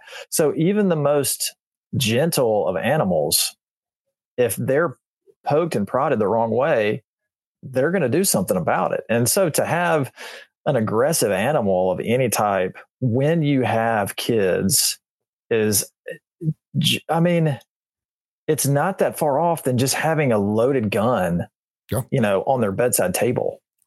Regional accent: Haleyville, Alabama, United States; growing up in Haleyville, Alabama, my across the street neighbor had pet deer.

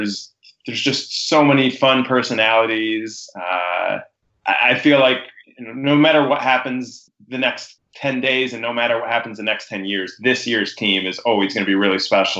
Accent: Illinois, United States; I grew up just outside Chicago, became an Indians fan because they were my T-ball team when I was 6, 7, and 8.

